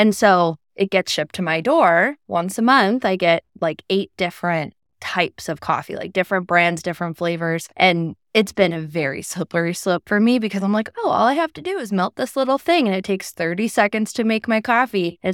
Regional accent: Cleveland, Ohio, United States; Growing up in Cleveland, my dad going to jail was kind of like just like another Tuesday.

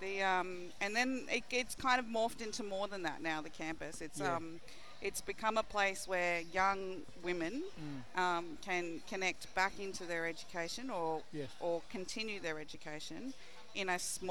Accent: Cairns, Queensland, Australia; I'm from Cairns.

